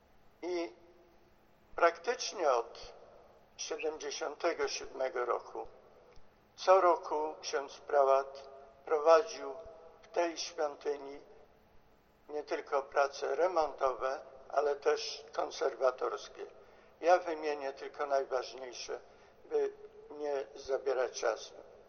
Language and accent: Polish; Wągrowiec, Greater Poland Voivodeship, Poland; Wągrowiec, skąd pochodzę, moja rodzina, moje rodzinne miasto.